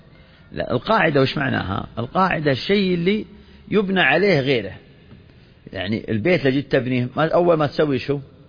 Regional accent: Saudi Arabia; بلادنا المملكة العربية السعودية قامت على لا إله إلا الله محمد رسول الله، ولذلك أساس تأسيسنا واعتزازنا أن غايتنا واضحة في رايتنا

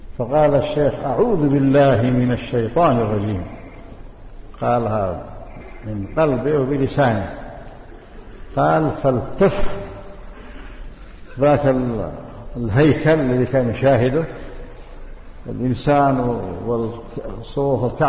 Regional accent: Yemen; كذلك عندنا في اليمن ساعة كاملة. جئنا إلى مدينة الحديدة قبل 34 سنة تقريبا

